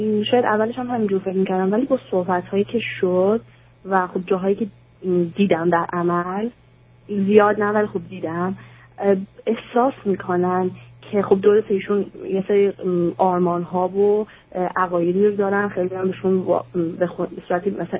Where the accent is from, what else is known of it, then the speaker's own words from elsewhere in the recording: Iran; moved away; خود من 3 سال و نیم 4 سال از ایران اومدم.